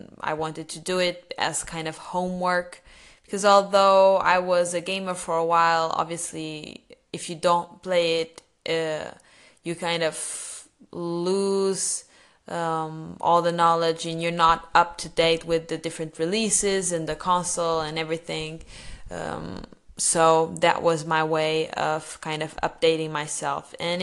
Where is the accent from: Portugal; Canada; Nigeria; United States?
Portugal; Batalha, Leiria District; now in Lisbon, Portugal; will stay here in Lisbon, and the following weekend I will probably, not probably, I know I will go to my hometown, Batalha, because I have physiotherapy